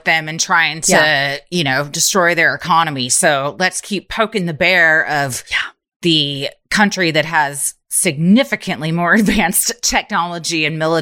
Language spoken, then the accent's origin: English; United States; And as the American people, I think we have the right to know.